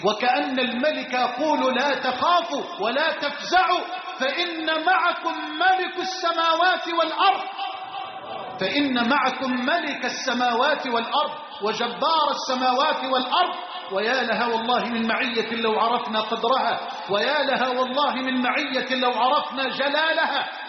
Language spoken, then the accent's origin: Arabic; Egypt